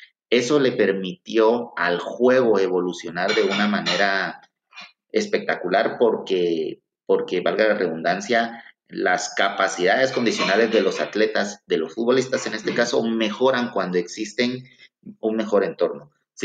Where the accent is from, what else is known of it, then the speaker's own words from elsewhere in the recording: Guatemala; que es nuestro gran sueño como chapines, amantes del fútbol